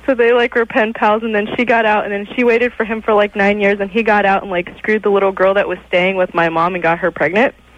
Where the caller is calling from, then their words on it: Redondo Beach, California, United States; Redondo Beach.